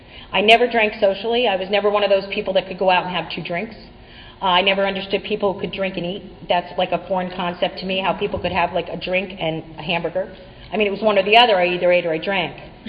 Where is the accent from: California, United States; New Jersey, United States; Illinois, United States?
New Jersey, United States; I am 53 years old. I'm originally from New Jersey. I come from a good family.